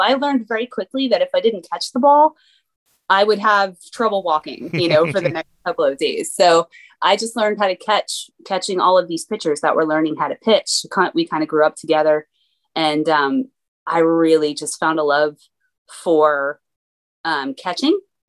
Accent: Toms River, New Jersey, United States; I grew up in Toms River, New Jersey. You know, it's a pretty big baseball town.

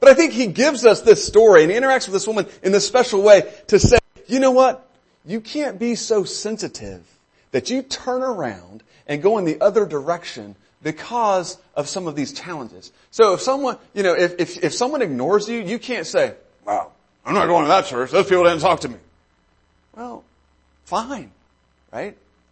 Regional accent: Tampa, Florida, United States; And I remember when I was a kid growing up, at the church, we grew up in Tampa, Florida. Fletcher Avenue Church of Christ is one of the churches, a number of different churches there, lived 5 minutes from Florida College.

